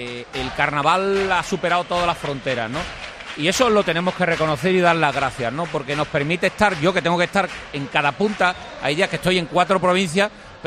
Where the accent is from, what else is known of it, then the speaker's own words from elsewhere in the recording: Cádiz, Andalusia, Spain; yo que soy de Cádiz, que vivo en Cádiz